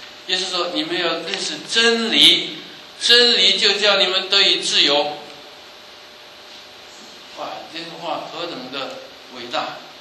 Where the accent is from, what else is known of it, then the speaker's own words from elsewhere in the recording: China; 我们中国人举手呼吁，莫施于人，那这是消极的讲法